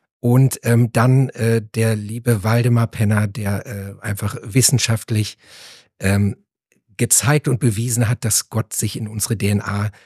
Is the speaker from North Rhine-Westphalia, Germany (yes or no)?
yes; Halle, North Rhine-Westphalia, Germany; also born or lived in Bielefeld; Baujahr 81. In Bielefeld geboren, also der lebende Beweis, dass es gibt. Ihr kennt den Running Gag. Und in Halle, Westfalen aufgewachsen.